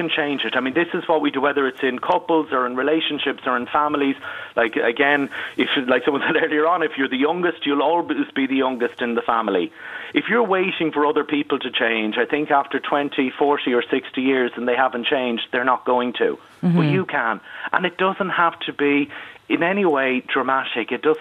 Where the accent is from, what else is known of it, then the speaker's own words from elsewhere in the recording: Ireland; And then being Irish, we do the smartest thing possible in an awkward emotional situation, and we ply ourselves with alcohol.